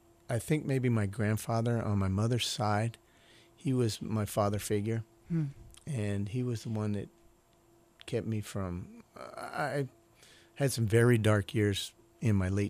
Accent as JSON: {"language": "English", "region": "East Coast", "country": "United States", "tie": "born or raised there", "said": "And growing up on the East Coast, I mean, I had both lives."}